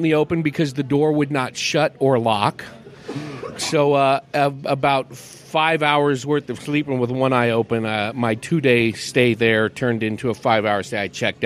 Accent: California, United States; I'm from California. When I go back to that area, I get within about 100 miles of my old hometown, and I start getting the antsy.

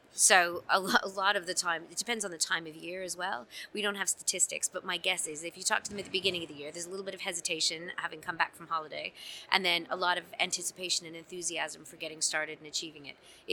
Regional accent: Canada; So my experience as a Canadian working in the US and then working in England

